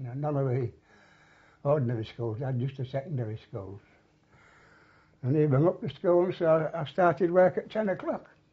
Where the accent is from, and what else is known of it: Hull, Yorkshire and the Humber, United Kingdom; born or raised there